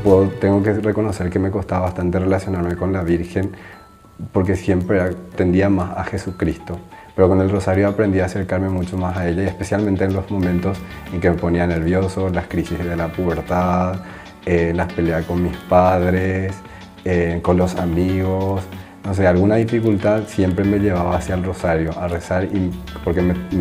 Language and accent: Spanish; Paraguay; now in Rome, Italy; soy paraguayo, tengo 33 años, actualmente vivo en Roma